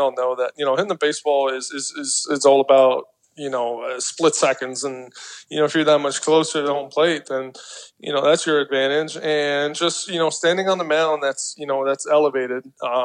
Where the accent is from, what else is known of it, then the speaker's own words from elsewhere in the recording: Canada; being Canadian